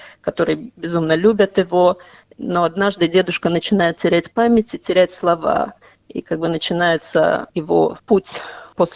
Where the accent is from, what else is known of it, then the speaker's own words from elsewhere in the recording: Moldova; В моем детстве все было по-другому, когда мы росли в Молдавии.